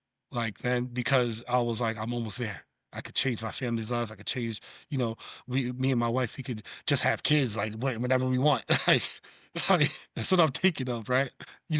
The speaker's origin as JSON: {"language": "English", "region": "New York", "country": "United States", "said": "Because I'm a New Yorker, we adapt, we adjust. And so that's one thing, like, New Yorkers are chameleons."}